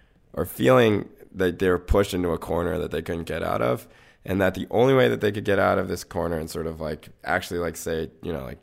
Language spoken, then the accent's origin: English; North Carolina, United States; I grew up in North Carolina. So there were plenty of racist people who would make me aware that I was not white.